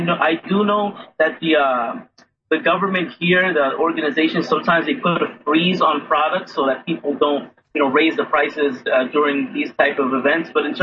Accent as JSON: {"language": "English", "region": "New Jersey", "country": "United States", "tie": "born or raised there", "said": "I grew up in the States, so I really haven't, I grew up in New Jersey, so I really haven't faced hurricanes like this before."}